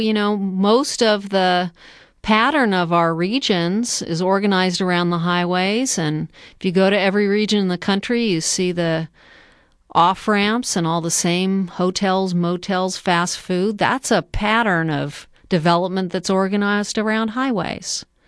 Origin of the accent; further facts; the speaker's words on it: San Francisco, California, United States; And I'm from the Bay Area in San Francisco.